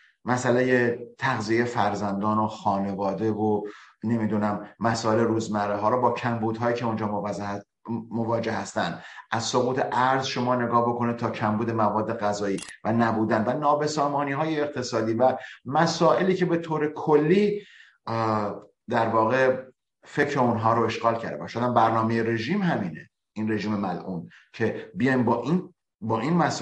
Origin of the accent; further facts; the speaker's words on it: Iran; خواست من حداقل به عنوان یک ایرانی